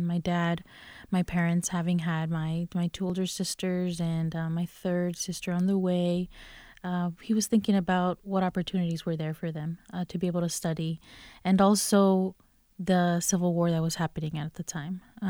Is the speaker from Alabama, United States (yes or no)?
no; Durham, North Carolina, United States; So I grew up here in Durham. Durham is all I knew growing up, and went through Durham Public Schools.